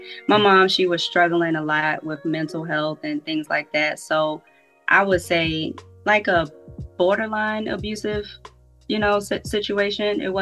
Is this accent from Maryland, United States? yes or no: yes; Maryland, United States; now in Atlanta, United States; Originally, I'm from Maryland, the DMV area, but now I reside close to Atlanta, Georgia.